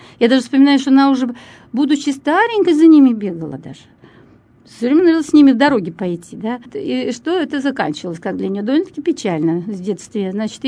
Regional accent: Kirovohrad, Kirovohrad Oblast, Ukraine; born there; Я родилась в Кировограде. Исторически, кстати, это Елизаветград.

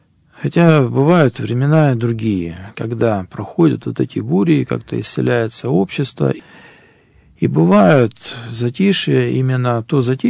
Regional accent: Ukraine; born there; Да, я родился на Украине, у меня мать украинка, чистокровная, настоящая, вот отец русский настоящий, ну как, наполовину, да, по маме, отец русский, вот, родился там, жил там в Казахстане

